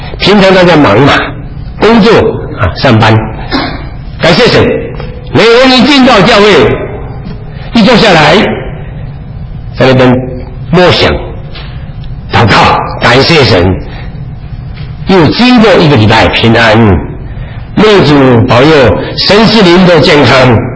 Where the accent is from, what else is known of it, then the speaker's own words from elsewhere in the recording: Taiwan; accent: Taiwanese Mandarin; 你怎么知道我是台湾来的台湾人？”他说：“哎，不要介绍了，你的台湾国语一听就晓得了。”